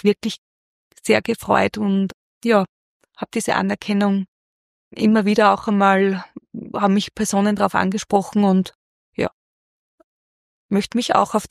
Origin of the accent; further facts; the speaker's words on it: Helfenberg, Upper Austria, Austria; ich bin am Land aufgewachsen, ich komme aus Helfenberg